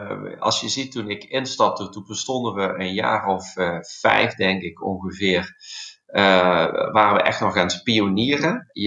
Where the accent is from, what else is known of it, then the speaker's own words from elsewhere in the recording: Limburg, Netherlands; accent: Limburgish; Als ik aan het bed sta, ik spreek het Limburgs dialect.